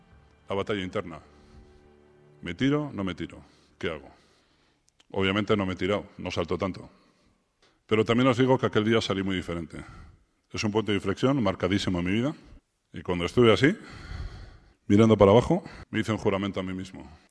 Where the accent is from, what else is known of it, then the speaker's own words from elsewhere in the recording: Getxo, Basque Country, Spain; Yo soy de Guecho. ¿Conocéis alguno Guecho? Pues hay unos acantilados enormes. Es un paisaje precioso